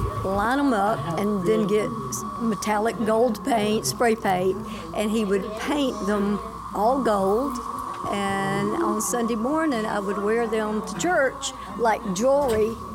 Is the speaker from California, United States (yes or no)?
no; Eastman, Georgia, United States; now in Macon, United States; from Macon, Georgia, originally from Eastman, Georgia.